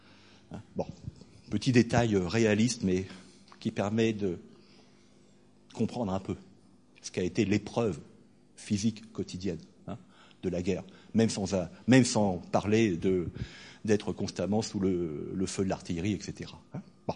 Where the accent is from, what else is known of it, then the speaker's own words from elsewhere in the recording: Hauts-de-France, France; first language Picard (Ch'ti); je suis originaire du Pas-de-Calais et ma langue maternelle c'est le ch'ti, donc je peux vous en causer.